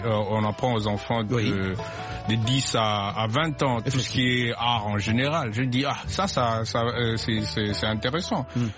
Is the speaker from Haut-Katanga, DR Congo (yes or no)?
yes; Lubumbashi, Haut-Katanga, DR Congo; Ouais, je suis Congolais.